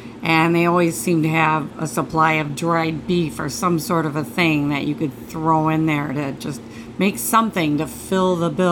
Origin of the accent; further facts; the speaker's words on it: Nebraska, United States; I'm not from Milwaukee. In Milwaukee, I hear that you had to use butter. I'm from Nebraska. So it was oleo was the thing. In fact, I rarely ever got fresh butter when I was a kid.